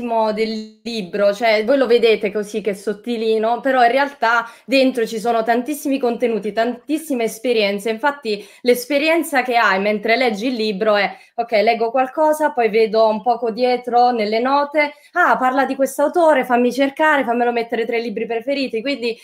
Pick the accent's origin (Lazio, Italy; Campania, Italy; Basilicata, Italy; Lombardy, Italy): Basilicata, Italy; Io sono della Basilicata, quindi siamo vicine al Cilento